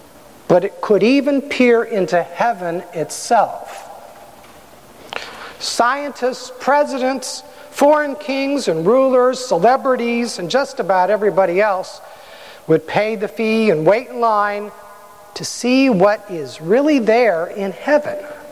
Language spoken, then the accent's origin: English; California, United States; Growing up in the Santa Clara Valley, my view to the east, which is that way, right, was always dominated by Mount Hamilton in the Diablo Range just east of San Jose.